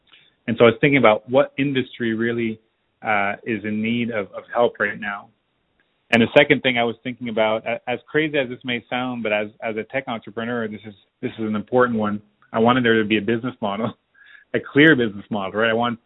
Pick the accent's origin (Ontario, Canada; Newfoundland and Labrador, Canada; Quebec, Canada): Quebec, Canada; Montreal; moved away as an adult; also born or lived in San Francisco; Born and raised in Montreal, but at that time I left Montreal and I was chasing the startup scene as many people do.